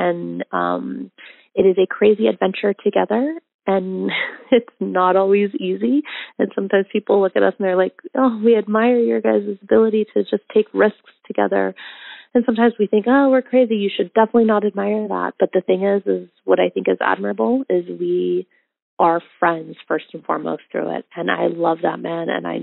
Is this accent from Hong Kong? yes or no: no; Bali, Indonesia; I am multiracial. I grew up in Bali, Indonesia.